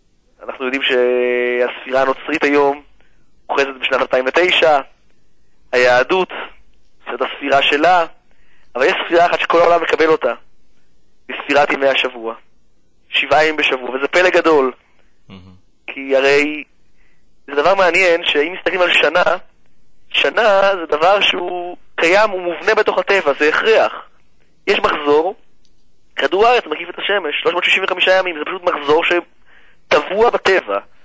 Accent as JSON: {"language": "Hebrew", "town": "Rehovot", "region": "Central District", "country": "Israel", "tie": "born or raised there", "also_born_or_lived": "Haifa / Beersheba", "said": "אז במקור יהודי נודד, טיילנו הרבה שנים בארץ, אבי האיש צבא קבע, נדדנו לאורכה של הארץ, מחיפה ועד באר שבע, ובתחנה הסופית הייתה ברחובות."}